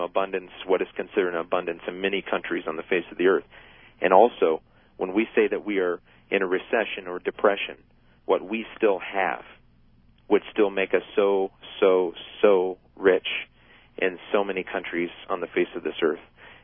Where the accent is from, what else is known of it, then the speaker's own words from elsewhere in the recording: United States; Now, as a American citizen and as a person who has a voice and has a vote, you know, I definitely have my opinions.